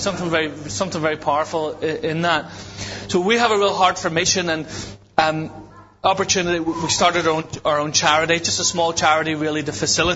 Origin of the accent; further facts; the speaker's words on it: Ireland; He isn't bound by geographical limitations, and He's certainly not bound by the fact that I'm Irish. God can use even a donkey, huh? And so he's okay with the Irish.